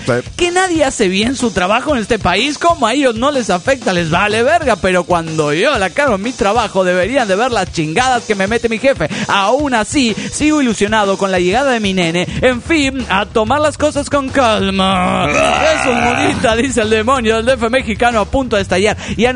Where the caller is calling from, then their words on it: Córdoba, Argentina; de Córdoba, Argentina.